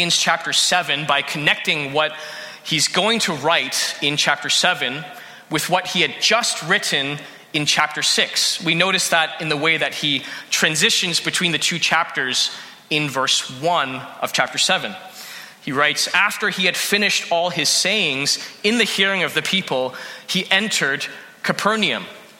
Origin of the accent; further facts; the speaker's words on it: St. Catharines, Ontario, Canada; also born or lived in Hamilton / Toronto; It's in Canada where I grew up in St. Catharines, moved to Hamilton for my undergraduate, then migrated to Toronto for further studies. I am grateful to be in Canada.